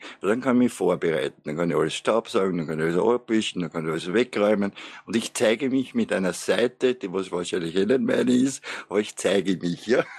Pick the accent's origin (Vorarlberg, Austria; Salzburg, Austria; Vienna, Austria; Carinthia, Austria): Vienna, Austria; now in Upper Austria, Austria; ich bin ein Wiener, bin nach Oberösterreich gezogen